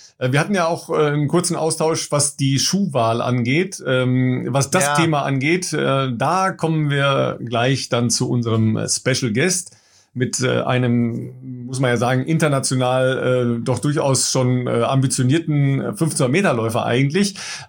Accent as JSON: {"language": "German", "country": "Germany", "said": "einem eher, sagen wir mal, preußisch orientierten Ansatz, den wir als Deutsche ja sehr, sehr gerne verfolgen"}